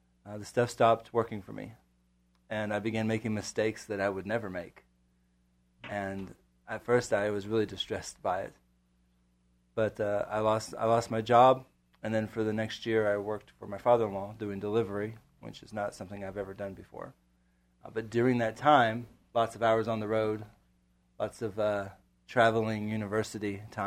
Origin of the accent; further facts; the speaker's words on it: South Carolina, United States; I traveled to South Carolina because I'm from South Carolina.